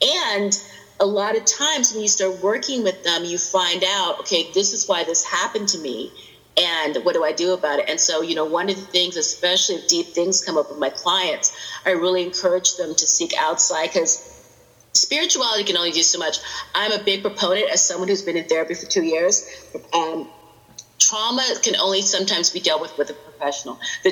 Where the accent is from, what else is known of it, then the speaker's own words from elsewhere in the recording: California, United States; growing up in the Bay Area and having so many things that a lot of people would kill for at my doorstep